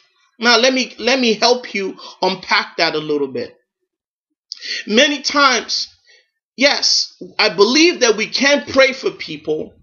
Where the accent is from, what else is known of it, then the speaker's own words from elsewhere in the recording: Nigeria; That's one thing I did not know when I was growing up in Nigeria.